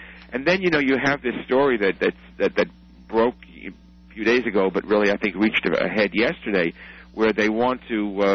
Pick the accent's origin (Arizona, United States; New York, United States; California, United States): New York, United States; Pete King from my home state of New York